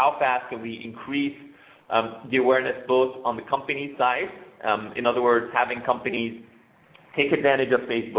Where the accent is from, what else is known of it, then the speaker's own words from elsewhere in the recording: Paris, Île-de-France, France; English is a second language; moved away as an adult; now in San Francisco, United States; I live in San Francisco. I'm originally from Paris in France. Relocated to the U.S. about a year ago